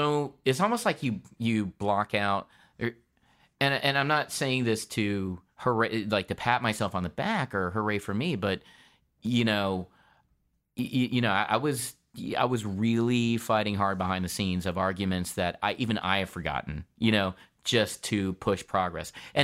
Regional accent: Detroit, Michigan, United States; But I told it in my way as a guy who was born in Detroit mm-hmm. and grew up Asian American.

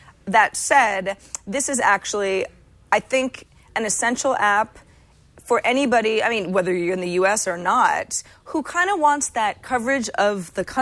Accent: California, United States; I can say I'm interested in people from my hometown or from the area or Olympic stories that are based in the Bay Area in general.

